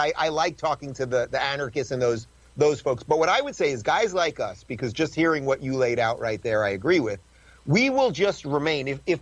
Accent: New York, United States; I had been a lefty most of my life, but I was really an old school liberal. I'm from New York.

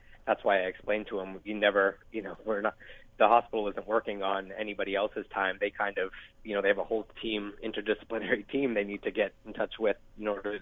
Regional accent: San Diego, California, United States; We moved here from San Diego, and when we moved here, we were from a completely different type of culture. It was certainly a culture shock.

